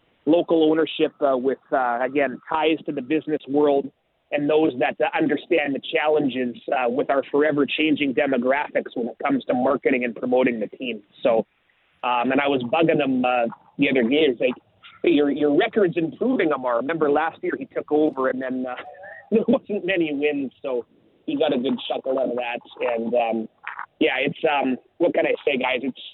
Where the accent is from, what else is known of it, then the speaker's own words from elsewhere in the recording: Vancouver, British Columbia, Canada; I grew up in Greater Vancouver